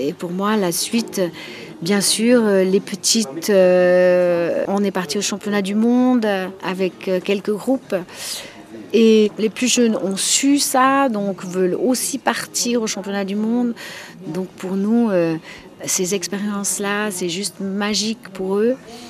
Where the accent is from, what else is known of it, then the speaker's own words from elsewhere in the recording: Valais, Switzerland; Les écoles de danse que je fréquentais en Valais, puisque je viens du Valais